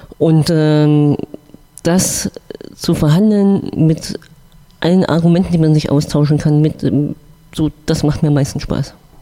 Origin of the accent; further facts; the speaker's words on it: Mecklenburg-Vorpommern, Germany; Also ich habe jetzt 38 Jahre in Thüringen gelebt. Ich komme ja eigentlich aus Mecklenburg-Vorpommern und bin hier natürlich auch zu Hause.